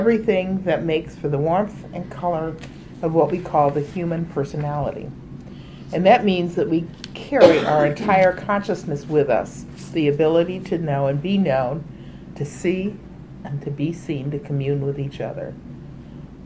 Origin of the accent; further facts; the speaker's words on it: New England, United States; I was raised a Congregationalist because I'm from New England